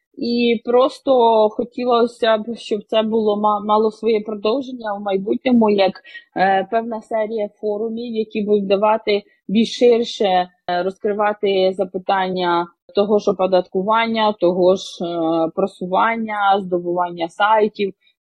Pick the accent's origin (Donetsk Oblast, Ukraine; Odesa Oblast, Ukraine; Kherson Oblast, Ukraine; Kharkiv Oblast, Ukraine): Odesa Oblast, Ukraine; Odesa; Тобто я сама проживаю в Одесі, я з Одеси.